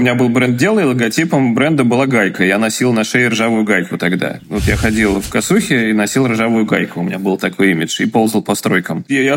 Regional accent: Saint Petersburg, Russia; Я из Петербурга

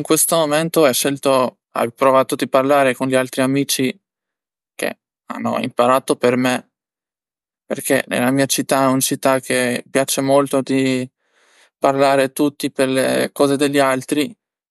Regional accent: Albania; Italian is a second language; 25 anni, vengo da Albania.

